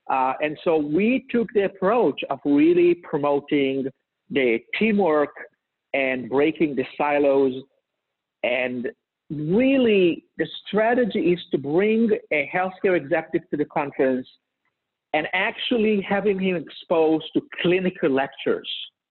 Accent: Israel; moved away; Partially, I was born in Israel, as you know, and so I moved here about 30 years ago. And when you grow up in a country like Israel, you think a bit differently.

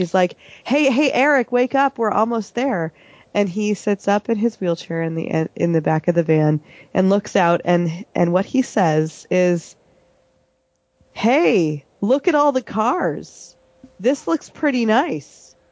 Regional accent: California, United States; I grew up in Southern California.

